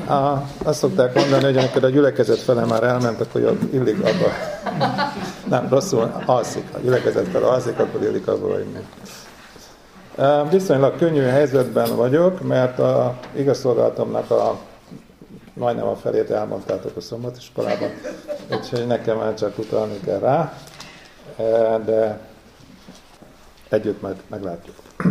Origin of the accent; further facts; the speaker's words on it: Békés, Hungary; now in Székesfehérvár, Hungary; Alföldiek vagyunk, Békés megyéjek, és én egy házasság révén a feleségem volt az erősebb, kerültem Székesfehérvárra, úgyhogy most már 1982 óta ott élek, de előtte én Budapesten voltam